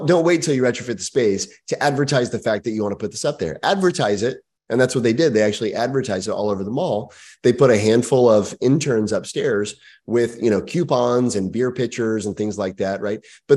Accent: Texas, United States; I grew up in Texas.

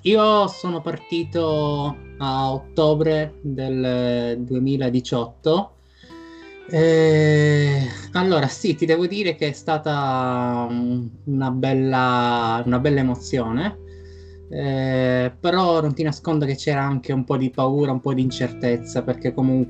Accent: Sicily, Italy; now in London, United Kingdom; 28 anni, vengo dalla Sicilia, da un paesino precisamente vicino alle pendici dell'Etna. Sono a Londra da un anno e mezzo.

